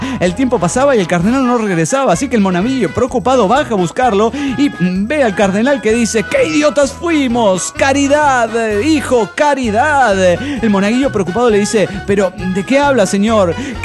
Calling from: Cachaquí, Santa Fe, Argentina; de Cachaquí, Santa Fe, Argentina.

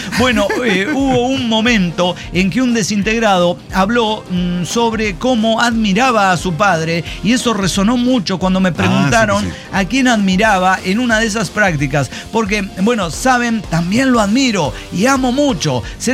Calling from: Córdoba, Veracruz, Mexico; Sí, entonces, bueno, voy a andar por aquí, por Córdoba, Veracruz.

